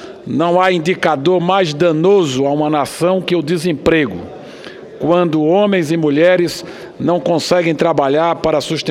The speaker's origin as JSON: {"language": "Portuguese", "region": "Pernambuco", "country": "Brazil", "said": "Em Pernambuco, estado de onde venho"}